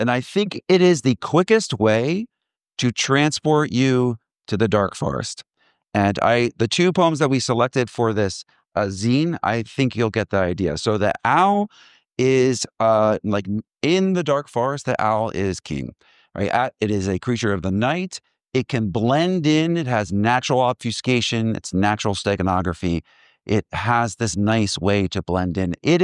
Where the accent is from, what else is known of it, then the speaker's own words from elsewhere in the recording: Colorado, United States; And so the thing you should know that I'm from Colorado. In Colorado, we have aspen trees.